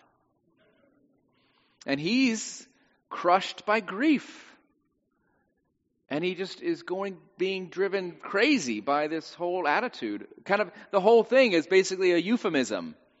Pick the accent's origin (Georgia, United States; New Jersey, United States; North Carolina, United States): North Carolina, United States; I'm from North Carolina, and when NASCAR driver Dale Earnhardt died, people said, well, he's at the great racetrack in the sky